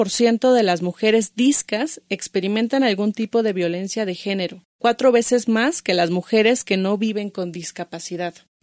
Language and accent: Spanish; Texcoco, State of Mexico, Mexico; now in Mexico City, Mexico; Yo soy una mujer morocha, prieta, de la periferia. Vengo de Texcoco, de las faldas del Tlaloc. Actualmente vivo en la ciudad.